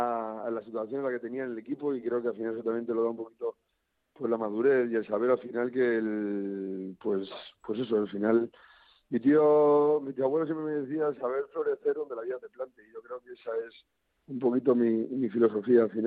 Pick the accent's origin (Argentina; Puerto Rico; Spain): Spain; Madrid, Community of Madrid; yo soy de Madrid